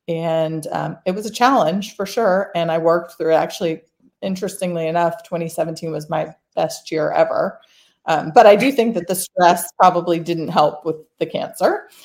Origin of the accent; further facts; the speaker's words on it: Sandy Springs, Georgia, United States; also born or lived in Atlanta; I am an Atlanta native. I've been here my whole life. I grew up in Sandy Springs and I live in Dunwoody, and I love this city